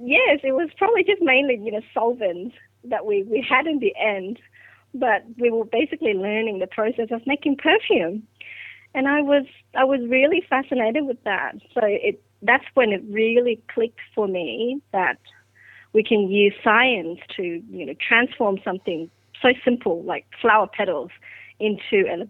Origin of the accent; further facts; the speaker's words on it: Vietnam; So I grew up in Vietnam and did my primary school there.